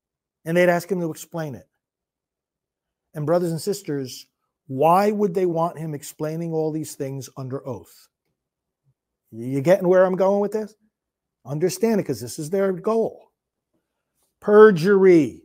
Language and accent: English; New York, United States; I was born and raised in New York, but I'm ashamed of New York.